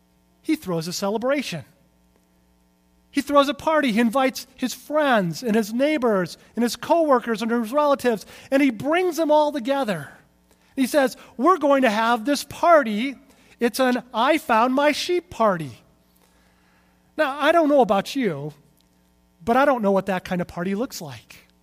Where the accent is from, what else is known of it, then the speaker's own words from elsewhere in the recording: California, United States; And by the way, I realize I'm from California, but clump of grass is not code word for anything, okay?